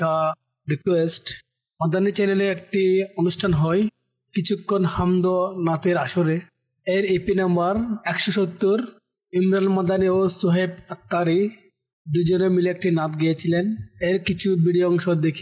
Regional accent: Chittagong, Chittagong Division, Bangladesh; আমার বাড়ি চট্টগ্রাম।

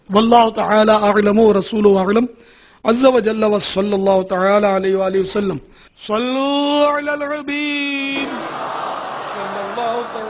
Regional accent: Pakistan; born there; میں اگرچہ پاکستان میں پیدا ہوا ہوں, کتیانہ کبھی گیا نہیں, لیکن ظاہر ہے ہمارے ماں باپ تو وہیں کے تھے.

